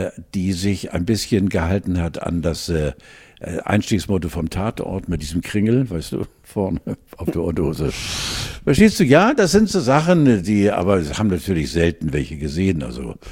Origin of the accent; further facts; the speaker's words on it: Wankendorf, Schleswig-Holstein, Germany; Entweder in Wankendorf, dort, wo ich groß geworden bin, neben meinen Eltern